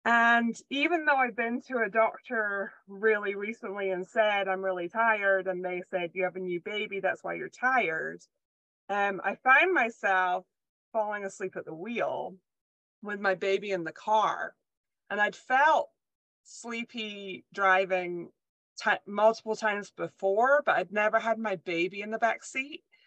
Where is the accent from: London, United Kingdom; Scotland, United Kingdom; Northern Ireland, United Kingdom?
Scotland, United Kingdom; I'm from Scotland originally, because if I don't say that, people spend the whole time that I'm talking just being like, is she Canadian? Maybe a bit of Irish. So I was born and raised in Scotland.